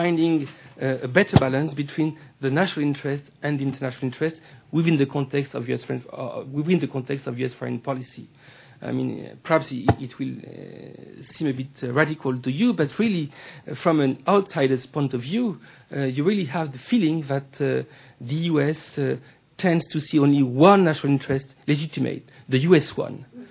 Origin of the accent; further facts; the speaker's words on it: France; accent: French; English is a second language; I'll apologize for my French accent and my grammar, which is not perfect.